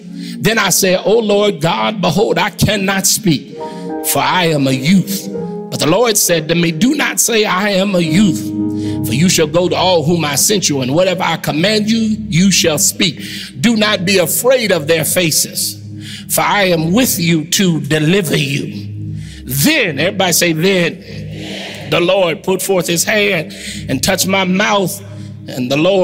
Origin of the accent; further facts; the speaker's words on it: Chicago, Illinois, United States; she from Philly, I'm from Chicago. We don't know nothing about no garden.